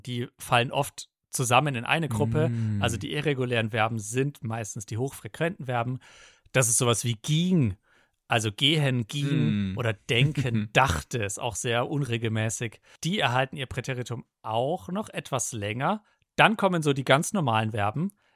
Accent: Bavaria, Germany; accent: Franconian

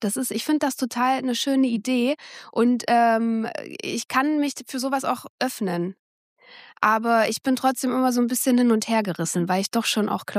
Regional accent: Dingelstädt, Thuringia, Germany; Nee, die ganze Area heißt Eichsfeld, relativ groß. Und ich bin in Dingelstädt groß geworden.

